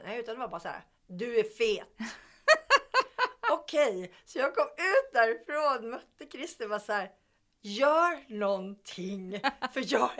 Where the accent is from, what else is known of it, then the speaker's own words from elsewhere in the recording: Sweden; jag är svensk, möjligen finsk anfader eller något.